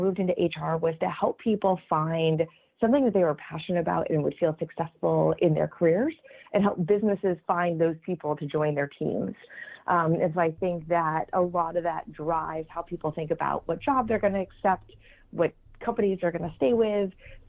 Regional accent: New England, United States; now in New York City, United States; I currently live in New York City. We've been here for about 9 years, so I'm originally from New England. I have lived in various states across the country

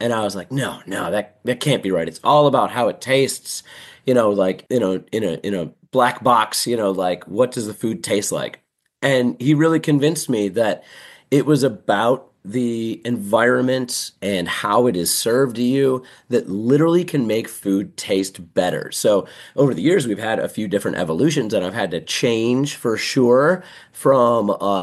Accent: Buffalo, New York, United States; Well, I grew up in Buffalo and that's up in New York. I traveled to New York City and around the Northeast as a kid.

